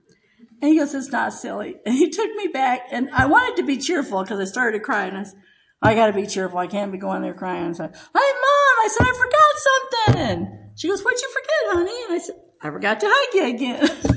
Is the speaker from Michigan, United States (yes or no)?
yes; Michigan, United States; moved away; also born or lived in Virginia / Oklahoma; I was born in Virginia, raised in Michigan some, and we moved here in 1979, and Oklahoma seems like my home. I've been here longer than anywhere.